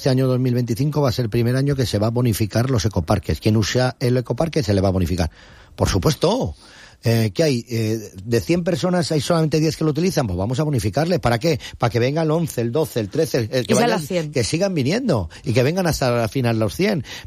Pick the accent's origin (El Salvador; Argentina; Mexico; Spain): Spain; Benidorm, Valencian Community; el primero que lo digo soy yo, que soy de Benidorm